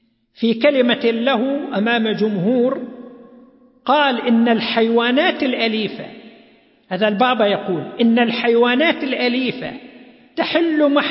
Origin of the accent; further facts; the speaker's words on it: Saudi Arabia; أظهرت إحصاءات أن معدلات المواليد انخفضت عندنا في المملكة العربية السعودية بنسبة 67% مقارنة بسنة 1950